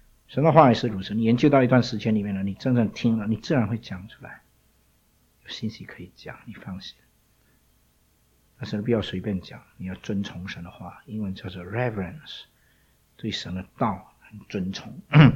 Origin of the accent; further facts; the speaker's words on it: China; 我们中国人特别 圣谕，圣谕就是皇帝的谕旨